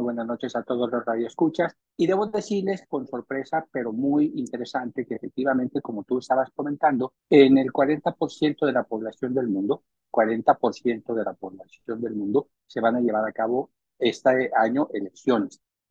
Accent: Mexico; En el caso específico de México, que es mi país de origen

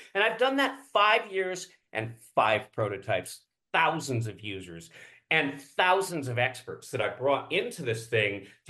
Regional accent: Canada; moved away as an adult; also born or lived in United States; And so now I'm as much American as I am Canadian in my culture. And that liberates me to be something that most Canadians can't be.

